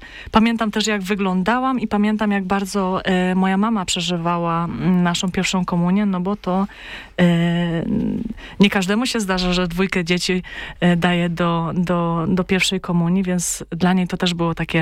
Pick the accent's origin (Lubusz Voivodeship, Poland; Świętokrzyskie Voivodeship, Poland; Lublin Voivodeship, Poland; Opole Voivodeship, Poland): Opole Voivodeship, Poland; Krapkowice; Pochodzę z Krapkowic.